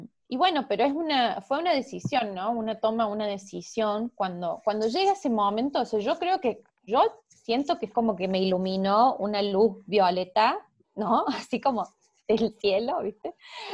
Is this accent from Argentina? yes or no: yes; Argentina; born there; Bueno, yo nací en Argentina.